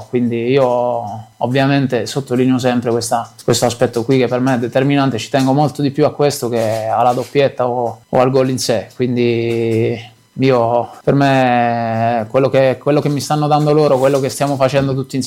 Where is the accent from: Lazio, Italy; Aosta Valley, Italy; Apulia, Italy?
Apulia, Italy; Manfredonia; Io sono di Manfredonia, come sapete, in provincia di Foggia